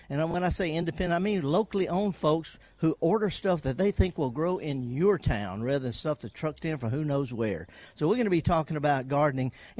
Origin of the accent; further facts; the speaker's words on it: Mississippi, United States; through all kinds of weather in the Delta. And, you know, we can have some pretty severe weather. I'm from the Delta.